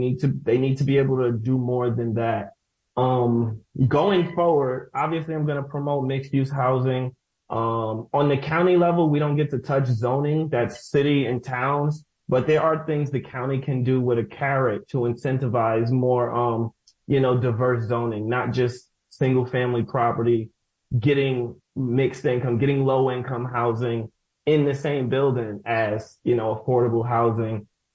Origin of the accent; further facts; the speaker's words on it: Brooklyn, New York, United States; born there; now in Syracuse, United States; so I was born in Brooklyn, New York. I'll say that I was born on Green and Stuyvesant, to those who know Brooklyn, but I live in Syracuse now and I love it.